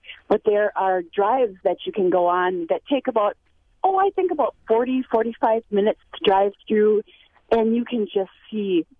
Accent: Rosendale, Wisconsin, United States; When I was a kid, I grew up in Rosendale and didn't know much about marshes

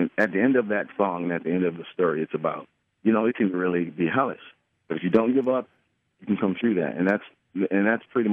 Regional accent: Detroit, Michigan, United States; Not just Detroit, but in particular, you know, because I was born and raised in Detroit, it's about a Detroit story.

